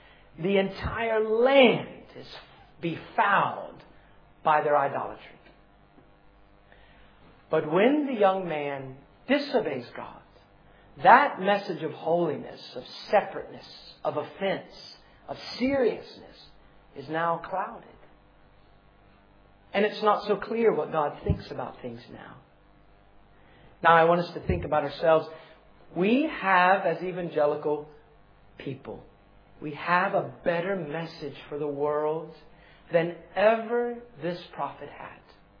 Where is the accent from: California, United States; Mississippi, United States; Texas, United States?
Mississippi, United States; So I'm from Mississippi. And I come all the way from Mississippi and I come to Wales.